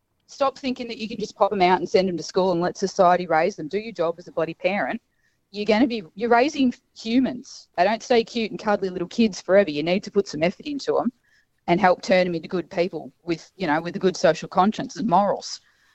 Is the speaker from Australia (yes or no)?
yes; Keysborough, Victoria, Australia; I'm from Keysborough in Victoria